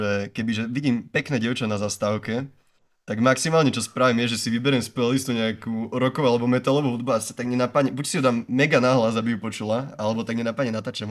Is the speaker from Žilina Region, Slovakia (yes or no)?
no; Košice, Košice Region, Slovakia; Som z Košíc, to sa ma vlastne asi budete pýtať neskôr.